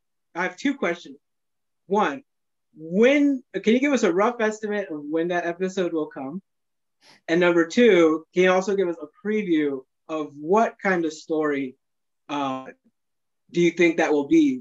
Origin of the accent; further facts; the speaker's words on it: United States; As a promoter in China, I'm an American